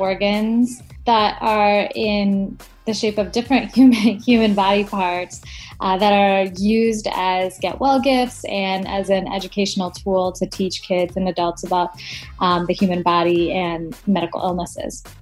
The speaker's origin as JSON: {"language": "English", "town": "Madison", "region": "Wisconsin", "country": "United States", "said": "I'm from Madison, Wisconsin, in the U.S."}